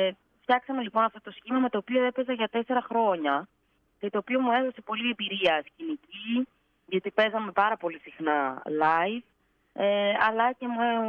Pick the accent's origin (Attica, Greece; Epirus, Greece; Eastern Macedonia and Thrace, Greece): Eastern Macedonia and Thrace, Greece; Alexandroupoli; Καταρχάς μεγάλωσα στη Θράκη, από 1 έως 18 χρονών έζησα στην Αλεξανδρούπολη